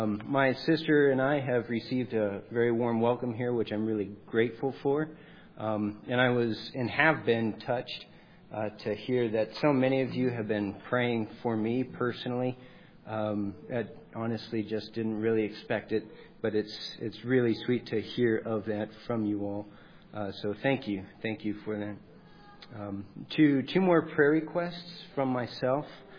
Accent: California, United States; from California, and that's why I'm dressed like this.

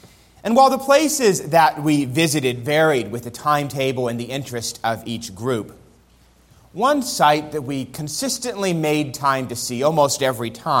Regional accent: New York City, New York, United States; As many of you know, I grew up in New York City and later returned to work for a few years at the church that my father still pastors there.

